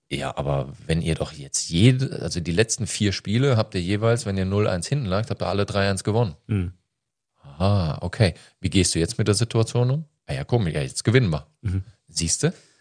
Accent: Odenwald, Germany; Also ich komme aus dem Odenwald

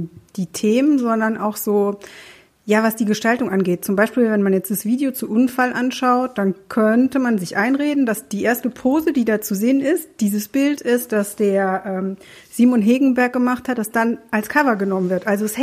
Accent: Mannheim, Baden-Württemberg, Germany; also bei uns in Mannheim hier sagt man, das ist einfach nur krank.

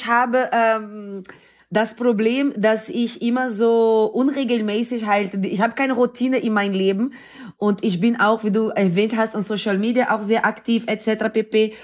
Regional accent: Brazil; Ich bin in Brasilien geboren und aufgewachsen. Und ich bin in einem Straßenkinderprojekt aufgewachsen.

